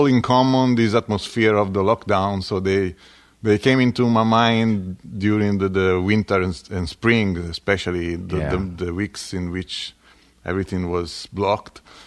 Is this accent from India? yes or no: no; Livorno, Tuscany, Italy; I'm from Tuscany. I'm from Livorno area, which is on the west coast, basically, very close to the sea. And not far away from Pisa, just 30 minutes and 1 hour from Florence. So let's say the west coast, central Italy.